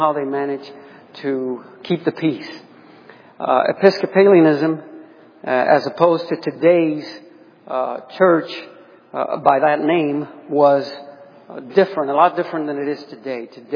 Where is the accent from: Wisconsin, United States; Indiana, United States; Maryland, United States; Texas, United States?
Maryland, United States; Baltimore; those of you who know us know that we came from Baltimore ourselves, from that area, 16 years ago.